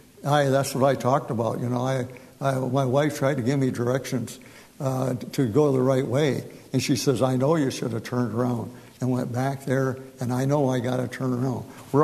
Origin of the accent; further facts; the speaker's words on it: United States; I came from Genesee County. Yellow clay, man, you couldn't dig it with dynamite hardly.